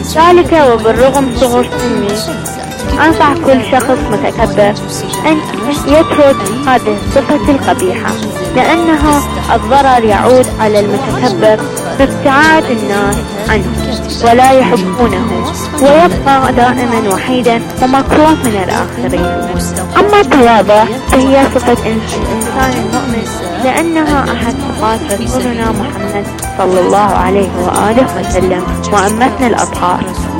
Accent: Iraq; سلام عليكم، … من العراق.

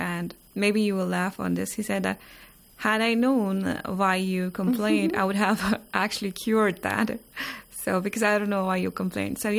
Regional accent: Jammu and Kashmir, India; now in Iran; I come from Indian administrated Kashmir, from where I did my master's in linguistics. And then it's been some 10 years I have been studying Hausa here in the Islamic Republic of Iran.

